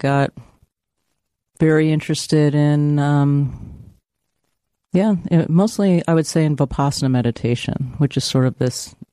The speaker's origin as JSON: {"language": "English", "town": "San Francisco", "region": "California", "country": "United States", "lives_now": "New York, United States", "said": "California."}